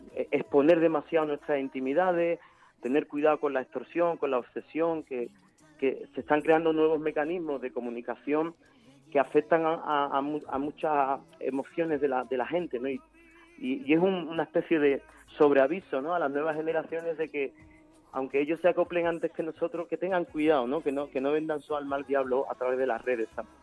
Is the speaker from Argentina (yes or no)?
no; Andalusia, Spain; now in Madrid, Spain; una paisana en la que creo muchísimo, en su voz y en su talento, y que le ha dado a … un toque pues más de mi esencia, de mi tierra, ¿no? Y a pesar de que llevemos en Madrid más de 20 años viviendo, me gusta seguir dejando esa raíz del pop de un andaluz.